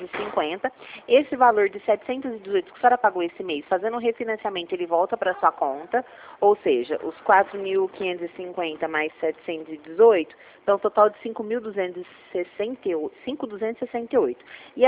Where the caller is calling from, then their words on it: Ribeirão Preto, São Paulo, Brazil; Ribeirão Preto.